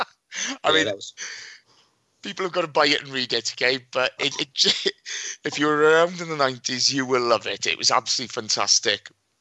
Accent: Wales, United Kingdom; I'm not a London boy. I'm not English. I'm a Welshman.

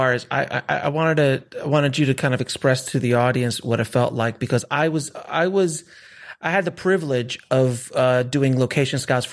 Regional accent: Florida, United States; I was a boy from Florida.

